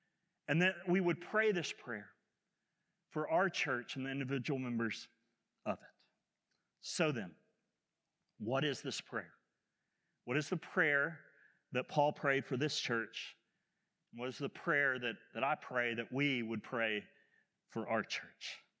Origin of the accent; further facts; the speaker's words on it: Oklahoma, United States; I'm from Southwest Oklahoma, so let me spell that.